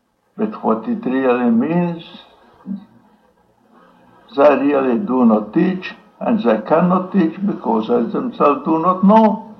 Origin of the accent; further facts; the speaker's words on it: Tukums, Latvia; I was born in Tukum, a small town in Latvia.